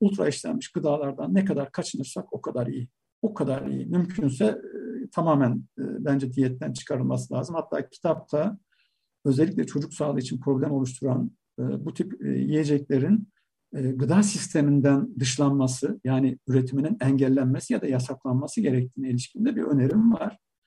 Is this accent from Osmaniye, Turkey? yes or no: no; Adana, Turkey; gıdayla üretim bağlamında da ilişkisi olan bir ailenin içinde büyüdüm. Yani işte arkada bir küçük bahçemiz vardı Adana'da.